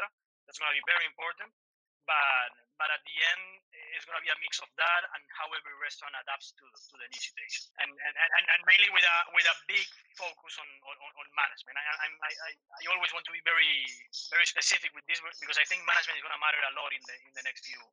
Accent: Argentina; English is a second language; I'm from Argentina.

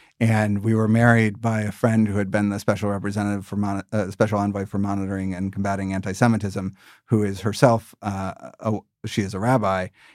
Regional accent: United States; as an American representing our country overseas, you feel both the tragedy of the loss of your fellow Americans

